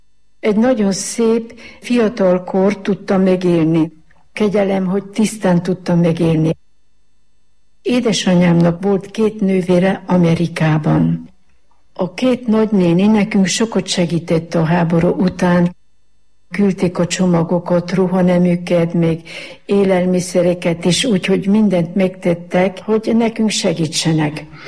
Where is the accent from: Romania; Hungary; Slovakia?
Hungary; Magyarpolány, Veszprém County; born there; magyar Pulányba születtem 1938-ban.